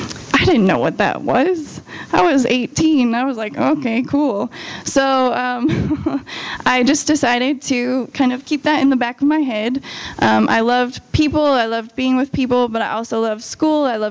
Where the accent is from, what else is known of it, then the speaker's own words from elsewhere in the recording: Idaho, United States; I grew up in Idaho. So anyone from Idaho? Oh, sweet. Okay, one out of a million. we do grow potatoes there.